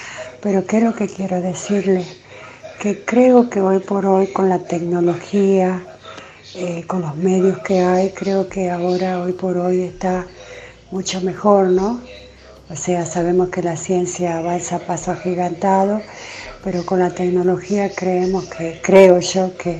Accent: Tucumán, Argentina; de Tucumán. Un beso grandotote.

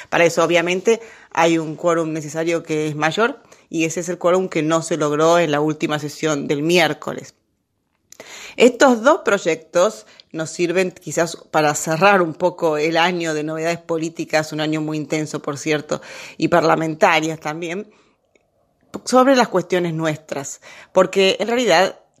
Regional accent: Argentina; me duele como argentina.

